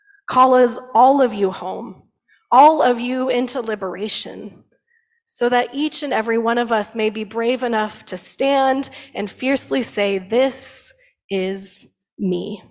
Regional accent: South Carolina, United States; I'm here from South Carolina.

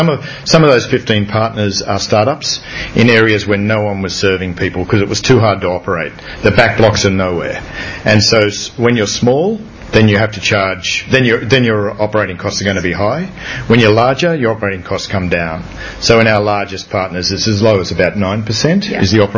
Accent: Australia; as an Aussie

